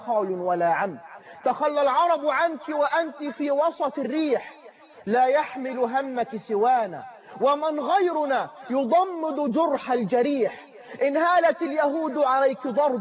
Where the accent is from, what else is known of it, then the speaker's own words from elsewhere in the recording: Egypt; عندنا في مصر